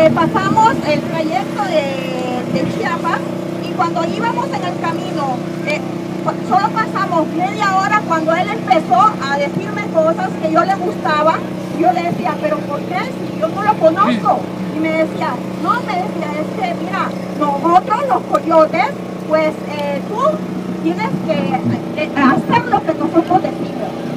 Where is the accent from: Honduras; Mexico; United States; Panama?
Honduras; soy de Honduras, maestra, madre de 5 hijos.